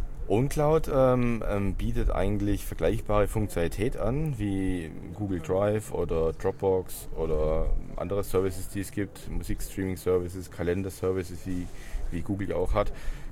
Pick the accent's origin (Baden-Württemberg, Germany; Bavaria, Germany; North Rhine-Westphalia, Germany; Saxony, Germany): Baden-Württemberg, Germany; Stuttgart; ich komme aus Stuttgart.